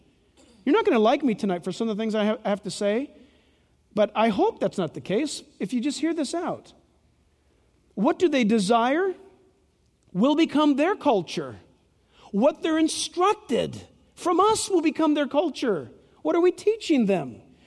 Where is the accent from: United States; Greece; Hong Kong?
United States; I'm an American.